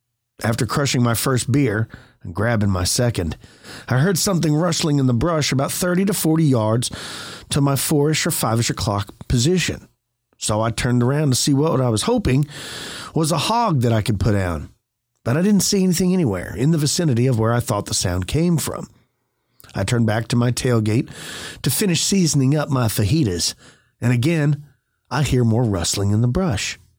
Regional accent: Hebbronville, Texas, United States; I hauled my butt back into my hometown of Hebronville, Texas, which is 30 or 40 minutes drive from my ranch.

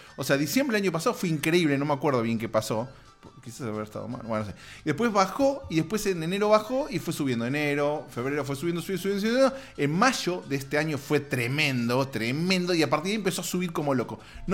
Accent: Argentina; soy argentina

